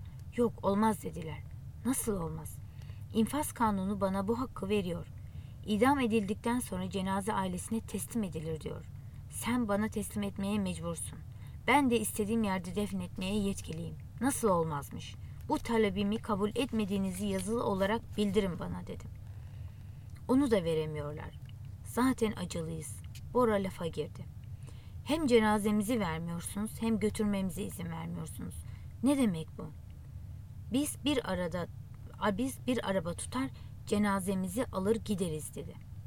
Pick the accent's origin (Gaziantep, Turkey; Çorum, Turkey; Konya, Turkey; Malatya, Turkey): Çorum, Turkey; Sarayköy; Benim memleketim Çorum Sarayköy.